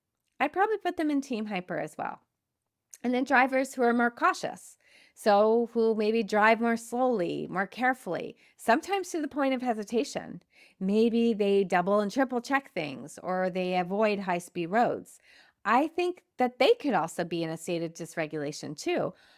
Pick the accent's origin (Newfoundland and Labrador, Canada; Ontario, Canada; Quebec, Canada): Quebec, Canada; Montreal; I also know I grew up in Montreal, and Montrealers are very different drivers than Torontonians.